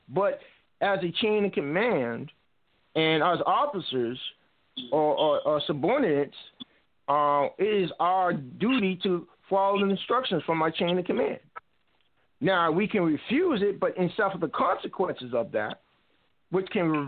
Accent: Brockton, Massachusetts, United States; also born or lived in Stowe, Massachusetts; I grew up in Stowe, Massachusetts, and finished being raised in Brockton.

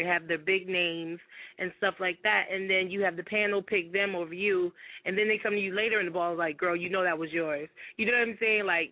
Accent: West New York, New Jersey, United States; I'm from West New York. We're developing our region

